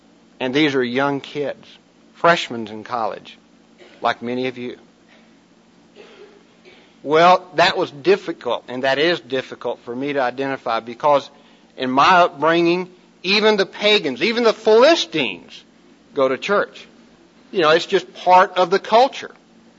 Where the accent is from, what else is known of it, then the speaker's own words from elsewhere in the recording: Texas, United States; also born or lived in South, United States; In my testimony, you realize that I was raised in Texas and then lived predominantly as far as the Navigator ministry in the South.